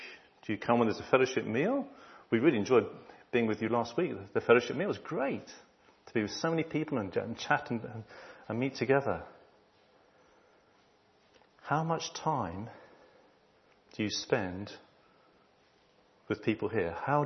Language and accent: English; South East England, United Kingdom; And I think as Southern English people, our home is what? Our castle.